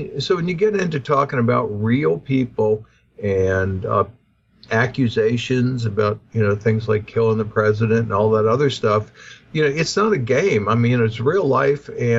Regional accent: Louisiana, United States; Well, I grew up sailing on Lake Pontchartrain as a child.

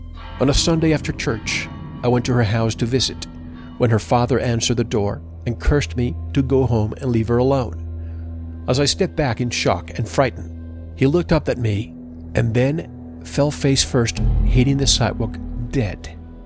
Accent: Wilmington, Delaware, United States; born there; I was born in Wilmington, Delaware, in January 1947.

